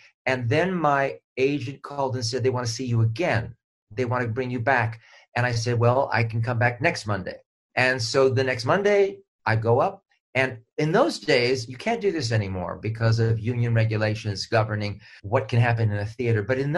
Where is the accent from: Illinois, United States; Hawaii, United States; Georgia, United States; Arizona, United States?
Hawaii, United States; Honolulu; moved away as an adult; Yes. Born and raised in Honolulu. And then I went off, I left there, went off to college in New Haven.